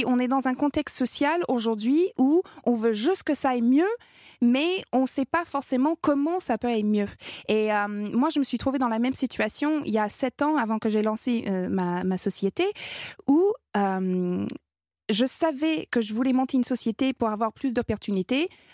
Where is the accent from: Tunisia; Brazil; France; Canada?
Canada; Exact, l'aînée de 10 enfants. Dans un village complètement paumé.